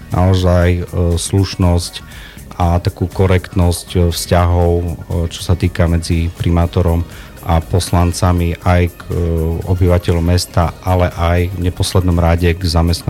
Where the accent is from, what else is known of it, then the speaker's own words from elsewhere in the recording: Humenné, Prešov Region, Slovakia; Tak som Humenčan.